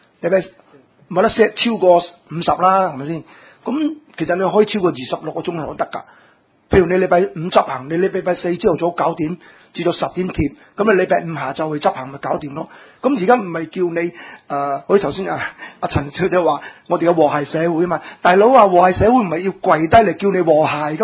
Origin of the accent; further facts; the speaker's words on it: China; 尤其我哋中國人就係咁㗎